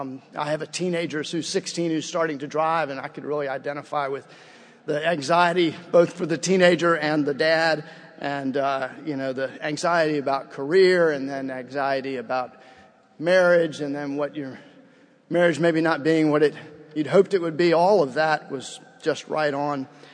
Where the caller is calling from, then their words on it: Baton Rouge, Louisiana, United States; I'm coming from Baton Rouge, Louisiana.